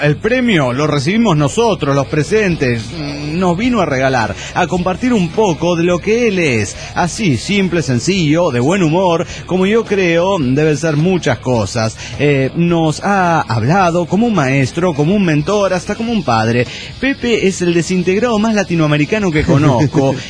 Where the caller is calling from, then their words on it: Saltillo, Coahuila, Mexico; de Saltillo, Coahuila, Wisconsin, USA.